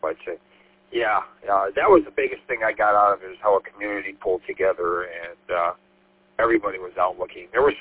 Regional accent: St. Clair Shores, Michigan, United States; and I'm originally from St. Clair Shores, but in Macomb County

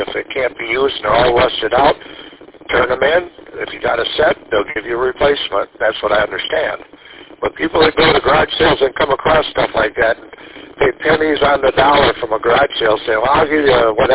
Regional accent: Mount Clemens, Michigan, United States; I grew up with one in Mount Clements, and we have a connection.

